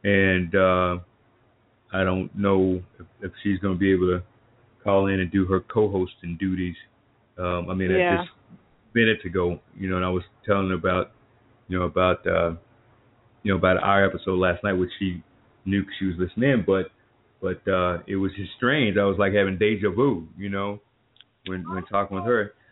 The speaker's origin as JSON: {"language": "English", "town": "Mosier Valley", "region": "Texas", "country": "United States", "tie": "born or raised there", "said": "growing up where we grew up out there in Mosier Valley, and a lot of people don't know anything about"}